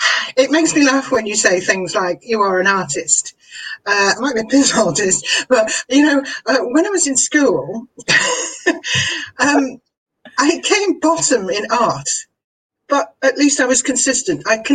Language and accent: English; Brighton, South East England, United Kingdom; I'm a citizen from Brighton.